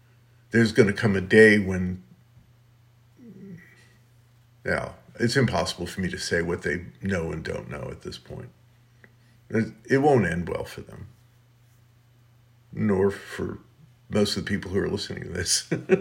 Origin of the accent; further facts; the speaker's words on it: United States; Basically, I'm an American and you have more of a right to have a gun than you do to have a body